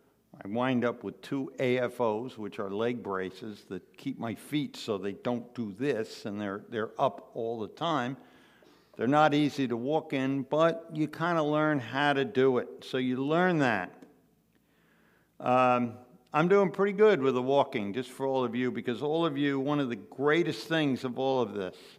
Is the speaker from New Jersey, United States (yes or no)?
yes; New Jersey, United States; Now, again, we're from North Jersey, Essex, Passaic counties.